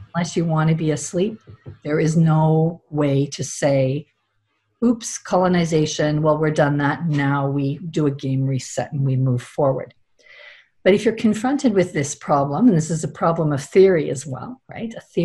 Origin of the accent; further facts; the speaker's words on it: Canada; As a Canadian girl being raised largely in Canada